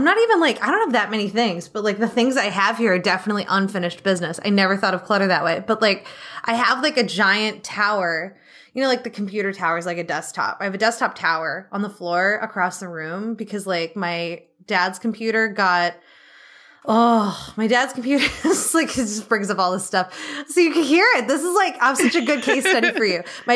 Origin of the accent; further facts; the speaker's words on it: New England, United States; Sorry, I'm from New England.